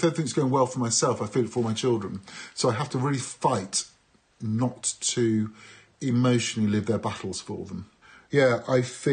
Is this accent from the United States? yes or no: no; Shirley, England, United Kingdom; I go, mate, I'm from Shirley, what can I do?